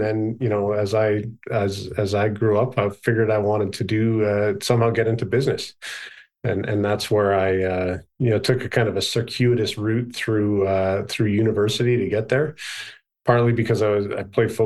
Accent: Edmonton, Alberta, Canada; also born or lived in Grande Prairie; So I was born in northern Alberta in a city called Grand Prairie, Alberta, where my father was a teacher up there, and then he moved to Edmonton when I was pretty young

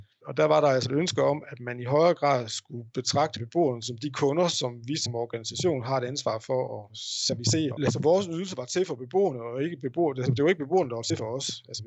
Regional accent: Brabrand, Central Denmark Region, Denmark; Bortset fra, at jeg er født og opvokset i Brabrand

